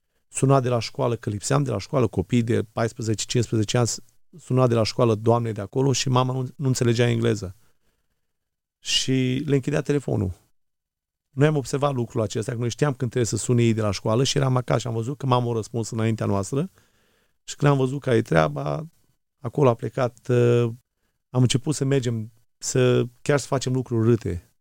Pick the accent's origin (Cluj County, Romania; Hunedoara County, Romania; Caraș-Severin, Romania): Caraș-Severin, Romania; Anina; also born or lived in Moara; now in United States; născut într-o familie de oameni credincioși, penticostali, tata proroc, mama proroc, m-am născut la Moara, în județul Suceava, părinții se trag din Botoșani, la vârsta de 4 ani am plecat la Anina, Banat, de acolo în 89 am trecut granița